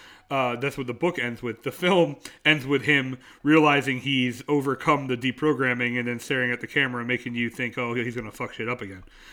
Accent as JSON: {"language": "English", "region": "New Jersey", "country": "United States", "tie": "born or raised there", "said": "I grew up in North Jersey, so I know a lot of that type."}